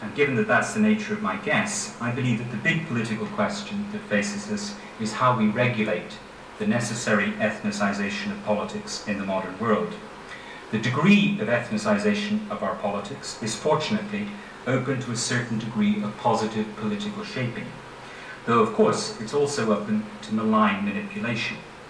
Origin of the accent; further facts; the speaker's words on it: Ireland; As an Irishman, you probably expect me to say that.